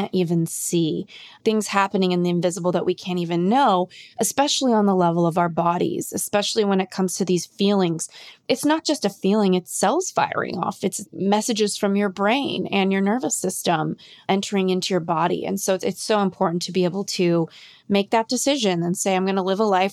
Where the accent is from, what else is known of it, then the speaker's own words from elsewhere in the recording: California, United States; now in New York City, United States; I live in New York City, but I'm from California.